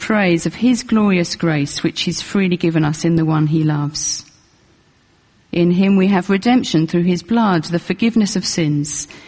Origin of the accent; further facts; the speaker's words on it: United Kingdom; Of course, we're British.